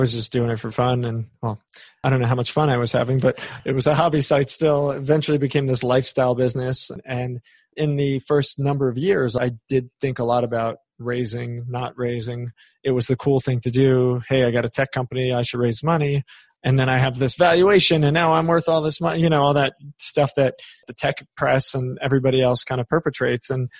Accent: New York, United States; Look, I'm from New York.

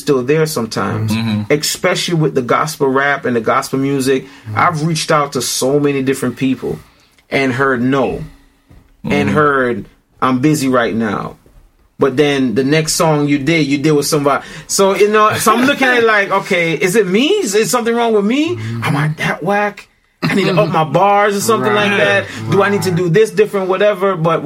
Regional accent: Brooklyn, New York, United States; I'm from the city. I'm from Brooklyn. I'm not good with my hands.

